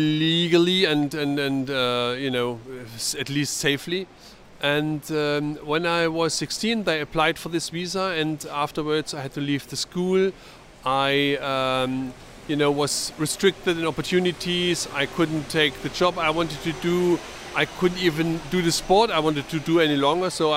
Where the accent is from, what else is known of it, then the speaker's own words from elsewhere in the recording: East Germany, Germany; I grew up in East Germany in the communist dictatorship.